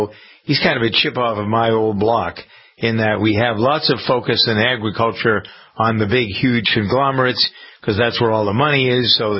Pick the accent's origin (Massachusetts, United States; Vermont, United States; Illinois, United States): Massachusetts, United States; I noticed in my home state of Massachusetts this past week